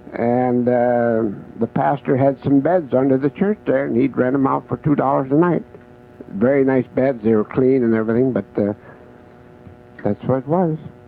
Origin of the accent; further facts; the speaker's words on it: Canada; I was raised in Canada. I knew what cold weather was like